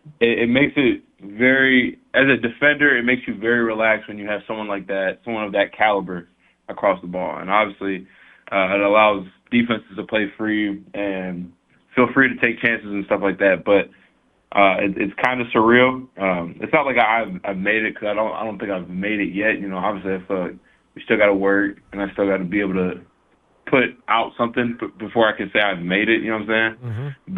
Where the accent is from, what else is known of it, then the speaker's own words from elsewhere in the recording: Florida, United States; I'm not born in Florida, but I was raised in Florida.